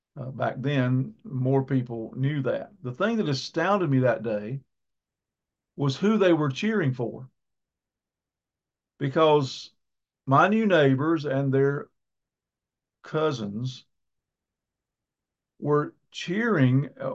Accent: Tryon, North Carolina, United States; We got new neighbors in my hometown, Tryon.

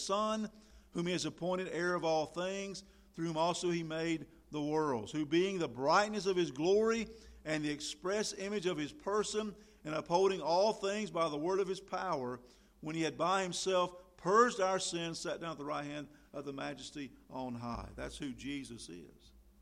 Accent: Tryon, United States; born there; I'm from Orangeburg. But I'm not from Orangeburg. I'm from Tryon. If you want to get down to the start of it, that's where I was born.

